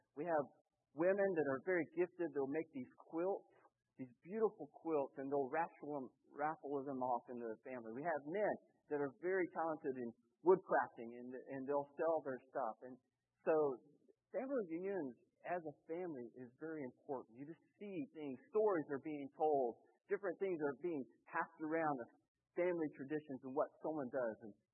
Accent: Oklahoma, United States; Now I'm American. I'm from Oklahoma. And so, you know, I love a lot of the American traditions too.

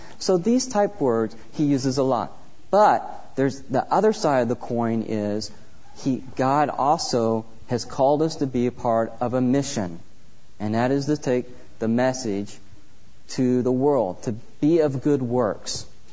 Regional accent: Oklahoma, United States; I'm from Oklahoma, and I tell you right now, if I was standing right here by a farmer of Oklahoma and saying, look at the field

